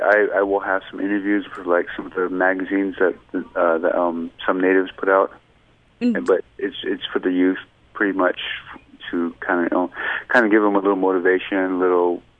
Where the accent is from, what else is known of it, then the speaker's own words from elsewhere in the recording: Ashland, Montana, United States; my hometown, Ashland, Montana.